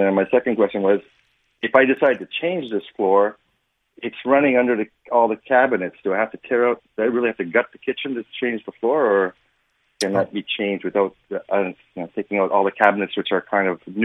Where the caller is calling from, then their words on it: Montreal, Quebec, Canada